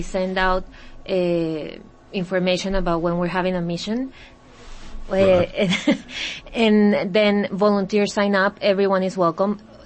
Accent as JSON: {"language": "English", "country": "Venezuela", "lives_now": "Miami, United States", "said": "I'm originally from Venezuela, but I'm based in Miami"}